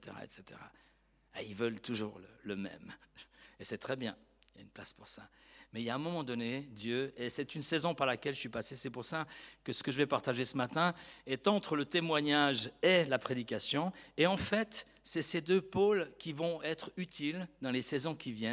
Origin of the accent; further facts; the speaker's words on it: Switzerland; now in France; je suis suisse, mais quelque part je suis français d'adoption